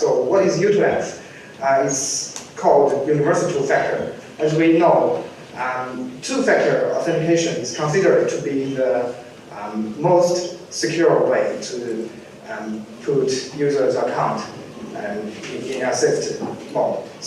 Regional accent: China; I'm from China, and I work for Alibaba Group

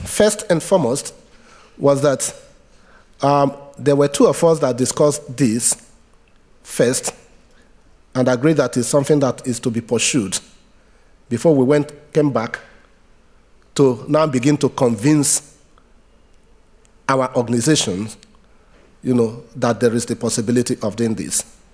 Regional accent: Nigeria; working with me as a Nigerian lawyer.

